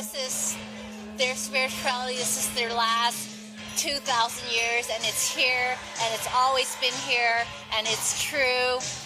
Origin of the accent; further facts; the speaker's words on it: Oakland, California, United States; now in Los Angeles, United States; I come from a clan of 60 relatives, like, blood relatives. In Oakland, California, and I grew up in Oakland, California, and I come from Oakland, California.